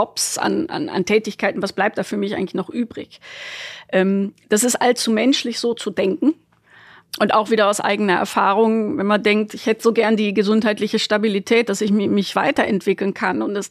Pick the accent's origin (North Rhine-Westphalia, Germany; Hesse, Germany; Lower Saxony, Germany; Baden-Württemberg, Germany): North Rhine-Westphalia, Germany; Bonn; Ich komme halt ursprünglich aus Deutschland, bin gebürtig aus Bonn